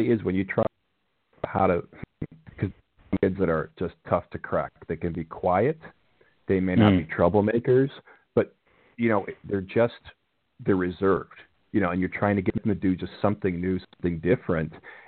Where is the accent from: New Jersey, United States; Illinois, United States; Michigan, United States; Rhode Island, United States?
Illinois, United States; Chicago; he had brought championships to Chicago, which is my hometown, many of them.